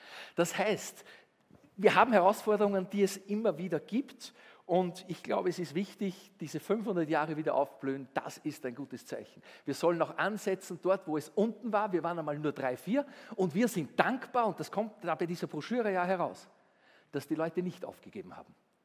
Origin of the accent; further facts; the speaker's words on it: Linz, Upper Austria, Austria; Die Jesuiten sind aus Linz, meiner Heimatstadt, weggegangen.